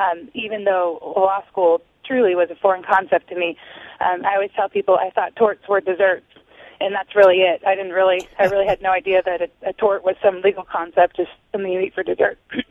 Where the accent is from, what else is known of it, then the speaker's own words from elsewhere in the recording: Gresham, Oregon, United States; I grew up in the city of Gresham. For my whole life, I grew up in Gresham.